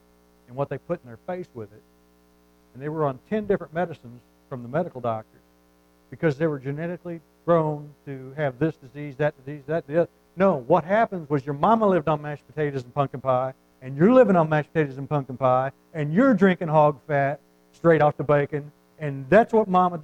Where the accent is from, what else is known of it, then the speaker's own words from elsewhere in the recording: United States; I'm not bound to the government. I'll pay my taxes. I'm an American. And I don't hate America.